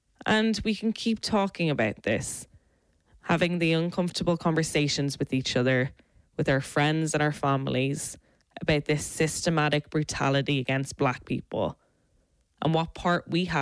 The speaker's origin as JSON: {"language": "English", "country": "Ireland", "said": "I'm Irish, I'm different."}